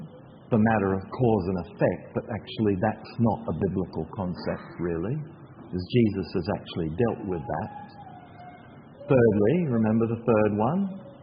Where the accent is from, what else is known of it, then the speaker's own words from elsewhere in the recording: Indonesia; growing up in Indonesia, we didn't have fridges